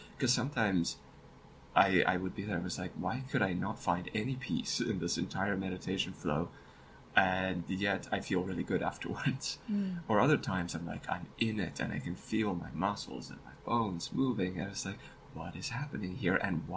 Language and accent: English; South Africa; But I was born in South Africa, pre-end of apartheid South Africa. And that, you know, that has an impact on a person. But the majority of my life, I lived in post-apartheid South Africa.